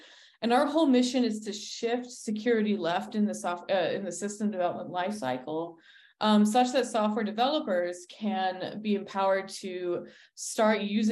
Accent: Colorado, United States; I'm in Colorado. This is actually my home state. I grew up here and I went to college here.

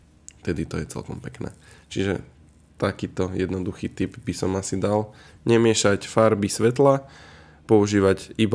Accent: Nitra, Nitra Region, Slovakia; ja som z Nitry, tak sa snažím podporovať nitrianských pražiarov

